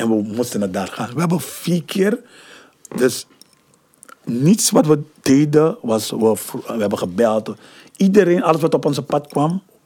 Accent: Amsterdam, North Holland, Netherlands; En ik ben van Hop Tillen. Ik ben daar opgegroeid.

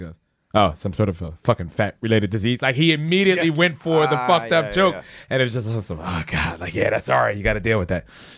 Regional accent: Philadelphia, Pennsylvania, United States; I'm from a bad neighborhood, too. I'm from South Philly.

